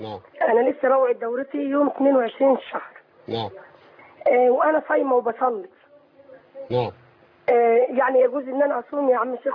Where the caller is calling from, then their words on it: Jordan; معلش يا شيخ انا بكلمك من الاردن